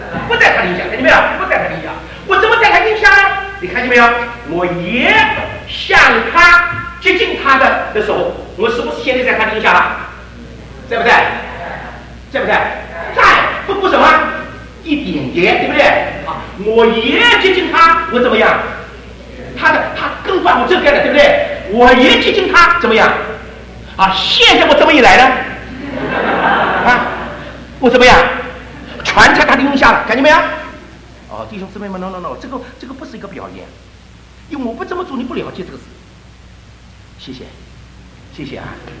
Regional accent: Shanghai, China; 第一个原因，我是个上海人

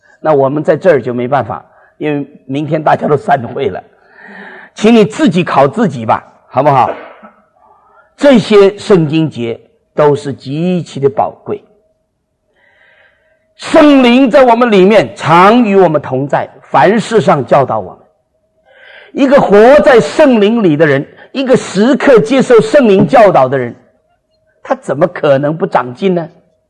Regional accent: China; 花样是很多，不过我们中国人吃起来都是不大对劲

